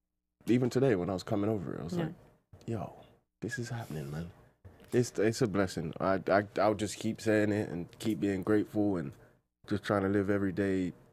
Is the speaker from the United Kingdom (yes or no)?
yes; England, United Kingdom; Clearly you can tell I'm from England.